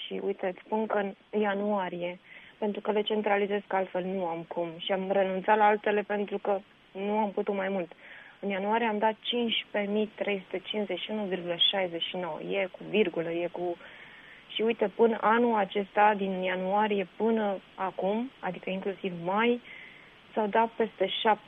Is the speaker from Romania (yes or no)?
yes; Iași, Iași County, Romania; now in Ilfov, Romania; la radio din orașul meu natal și sincer chiar mi-e dor rău de Iași.